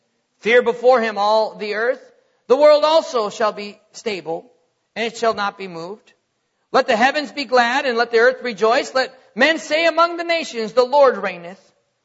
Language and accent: English; North Dakota, United States; I'm from North Dakota, folks. It's not as bad as far as heat goes up there right now.